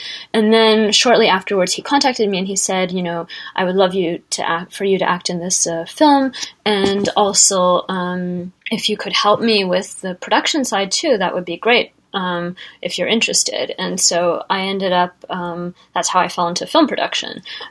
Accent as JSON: {"language": "English", "country": "United States", "lives_now": "Japan", "said": "I am an American, but I'm living in Japan currently."}